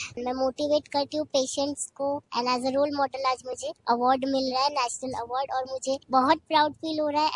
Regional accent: Nagpur, Maharashtra, India; मैं 22 इयर्स की हूँ, मैं नागपुर महाराष्ट्र से हूँ।

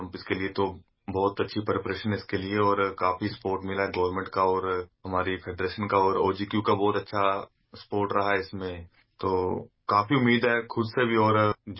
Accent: Himachal Pradesh, India; और मैं हिमाचल प्रदेश से बिलोंग करता हूं, और मैं अपने दूसरे पैरालंपिक्स के लिए रेडी हूं, और मैं फिलहाल जर्मनी में ट्रेनिंग कर रहा हूं

